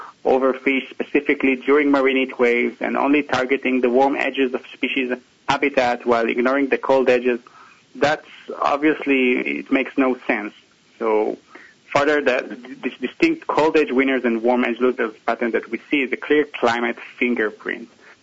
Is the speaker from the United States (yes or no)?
no; Israel; I'm originally from Israel, which is in the east part of the Mediterranean Sea, which can be considered as a global hotspot for climate change.